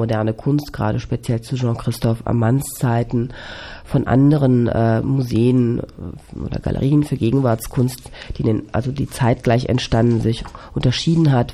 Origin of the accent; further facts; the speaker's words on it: Hesse, Germany; Ich bin ja hier in Hessen groß geworden